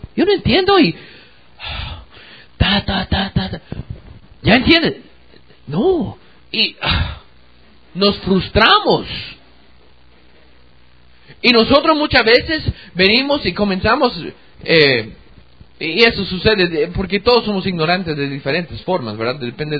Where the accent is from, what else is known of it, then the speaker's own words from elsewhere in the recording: United States; now in Guatemala; yo sé que soy norteamericano, soy gringo, pero yo tengo 17 años de vivir en Guatemala.